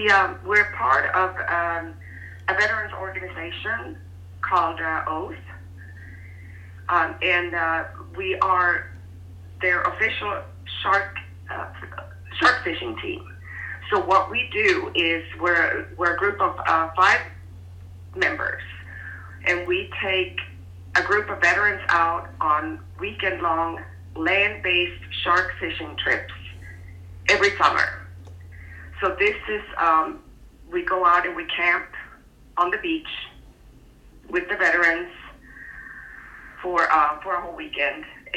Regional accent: Sweden; English is a second language; now in United States; I was born and raised in Sweden. I moved to the United States in 1993 and met my husband and been here ever since.

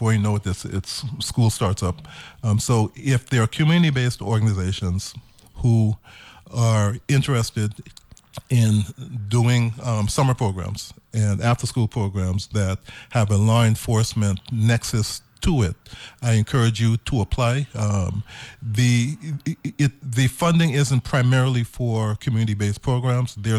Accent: Brooklyn, New York, United States; A lot of folks don't know I was born in the city of Brooklyn. Yes. Back in the 80s.

